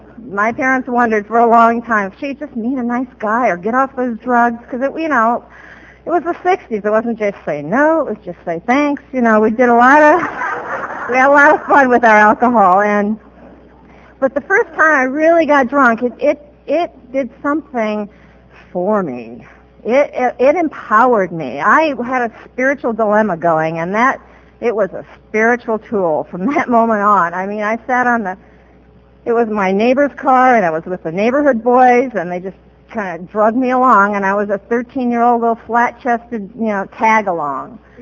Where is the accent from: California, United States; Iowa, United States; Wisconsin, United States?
Iowa, United States; I grew up in Iowa, my first resentment, but yeah, it was very, very close to this kind of community and sense of community, so I feel very at home here.